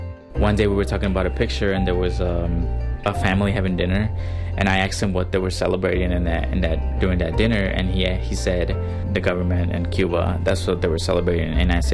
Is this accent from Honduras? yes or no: yes; Honduras; now in United States; I grew up with her in Honduras. I was born and raised, you know, in her home, and she, you know, she raised me.